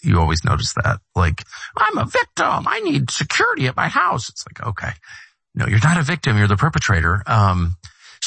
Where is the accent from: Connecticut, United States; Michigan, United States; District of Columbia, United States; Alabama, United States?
District of Columbia, United States; Washington; The neighborhood I grew up in Georgetown was, you know, the chairman of the Joint Chiefs lived like one house over from me.